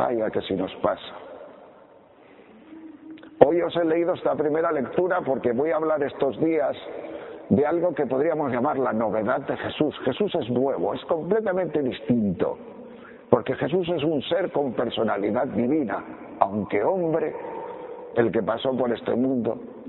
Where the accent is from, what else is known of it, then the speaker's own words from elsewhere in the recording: Tejerina, Castile and León, Spain; now in Palencia, Spain; yo soy un pueblo de la montaña de León, Tejerina, cerca de Riaño, aunque mi familia ya lleva aquí en Palencia 50 años, más de 50 años.